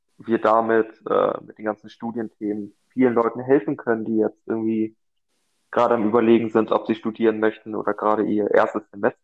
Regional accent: Hamburg, Germany; ich bin 24 Jahre alt, ich komme aus Hamburg, studiere auch in Köln, auch in der Makromedia Marketing Management.

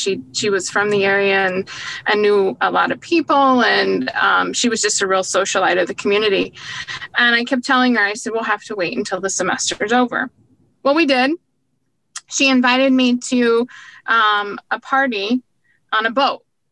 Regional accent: Indiana, United States; I grew up the furthest away from yachting. I actually grew up in Middle America on a small farm in North Central Indian

